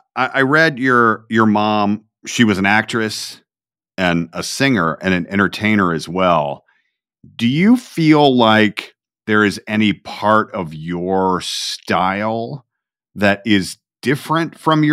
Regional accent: Atlanta, Georgia, United States; I grew up in Atlanta.

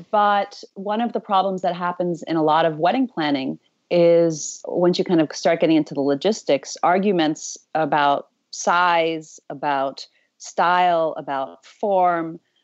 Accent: Zimbabwe; born there; So I was born in Zimbabwe, perhaps uncommon place to be born.

